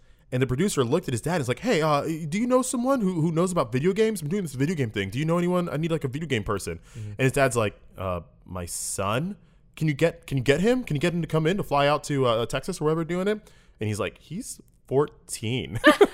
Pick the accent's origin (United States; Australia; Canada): Canada; I am Canadian.